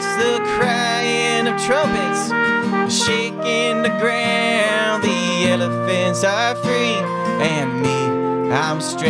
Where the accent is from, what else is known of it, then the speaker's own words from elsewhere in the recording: North Carolina, United States; Yeah, yeah. Well, I'm from North Carolina.